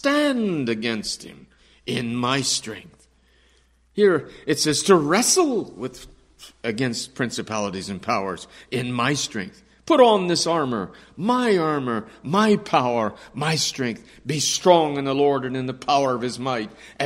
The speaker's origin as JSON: {"language": "English", "region": "Texas", "country": "United States", "said": "I've told you as a Texan, I always think of a cactus."}